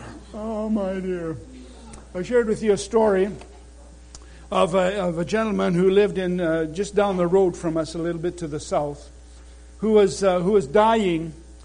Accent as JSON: {"language": "English", "town": "Glenside", "region": "Saskatchewan", "country": "Canada", "tie": "born or raised there", "said": "buried in a John Huss Cemetery in central Saskatchewan, just out of the town of Glenside, that was my hometown."}